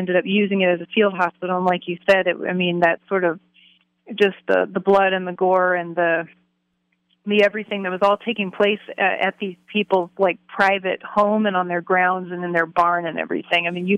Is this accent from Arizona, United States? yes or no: no; Maryland, United States; So growing up in Maryland, I had the opportunity to visit a lot of really wonderful historic places.